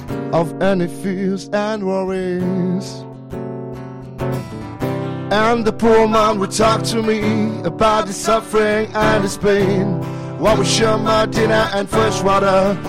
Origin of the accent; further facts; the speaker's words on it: Digne, Provence-Alpes-Côte d'Azur, France; Moi le premier, quand j'étais jeune ici à Digne